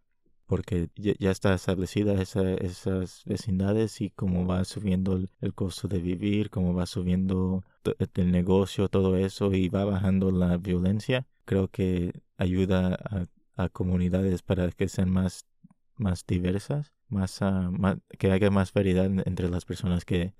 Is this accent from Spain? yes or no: no; Chicago, Illinois, United States; Yo crecí en Chicago. Crecí una vez en una vecindad que alguna vez había mucho hispano. Sobre tiempo, esa vecindad se puso como un poco más gentrificada.